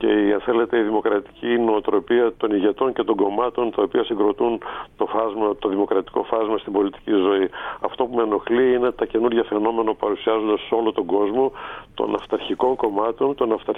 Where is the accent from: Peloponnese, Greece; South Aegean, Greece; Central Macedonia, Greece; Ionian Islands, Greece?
Central Macedonia, Greece; Thessaloniki; είμαι ταγμένο στη Θεσσαλονίκη από όπου ξεκίνησα. Έρχομαι πάντα από τη Θεσσαλονίκη